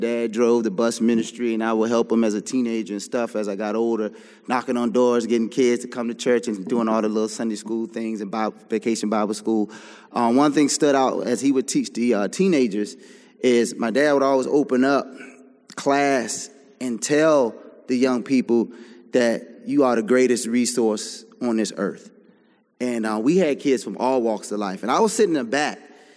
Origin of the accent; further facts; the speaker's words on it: Maryland, United States; growing up in Prince George's County and the D.C. area and stuff, and just growing up in a Christian home.